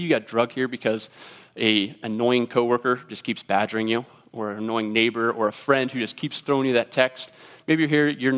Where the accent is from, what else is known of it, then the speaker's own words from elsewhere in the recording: Mount Vernon, Ohio, United States; Now, like I said, I grew up in Mount Vernon, Ohio, which is a more rural community.